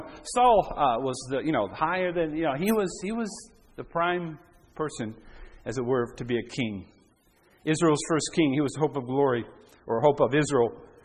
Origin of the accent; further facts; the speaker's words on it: Canada; also born or lived in United States; Now, I'm from Canada. I'm dual citizen. Okay, I've been in the U.S. You know, I'm born in the U.S.